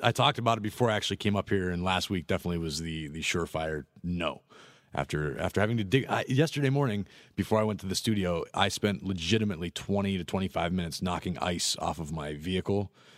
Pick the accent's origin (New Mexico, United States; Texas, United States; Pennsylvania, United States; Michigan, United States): Pennsylvania, United States; Pittsburgh; now in Florida, United States; I'm from Pittsburgh. I grew up in the cold, but I've been in Florida for the last three and a half years